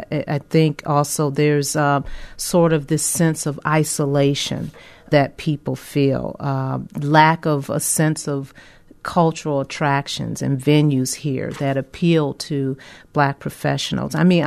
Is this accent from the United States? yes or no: yes; Chicago, Illinois, United States; Not even Chicago made the list, my hometown, which was a shocker too.